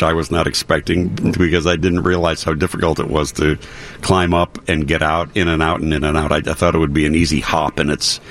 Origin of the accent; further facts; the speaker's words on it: Canada; I'm French Canadian.